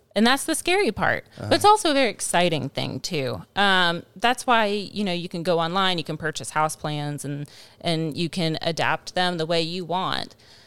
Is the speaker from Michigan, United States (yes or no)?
no; Ocean Springs, Mississippi, United States; But I was raised here in South Mississippi. The vital years, I think, of child development, I was here in Ocean Springs, still with some of those military influences.